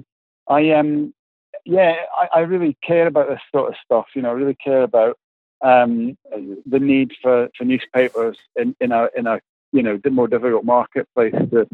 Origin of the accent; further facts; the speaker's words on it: Scotland, United Kingdom; moved away as an adult; now in England; I've been covering the club for 16, 17 years when I came down from Scotland to do, you know, essentially Liverpool, Everton, United, and City was my initial job in England.